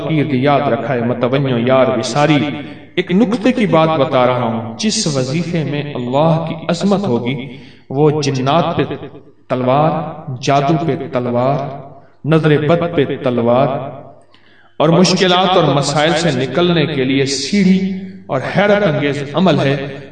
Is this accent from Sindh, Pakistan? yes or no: no; Bahawalpur, Punjab, Pakistan; first language Saraiki; Urdu is a second language; میں بھی سرائیکی ہوں, بھاولپور کا ہوں, تو یہ سوائی, کیونکہ یہ سرائیکی جو ہے یہ سندھی کی بیٹی ہے, یہ سندھی سے نکلی ہے.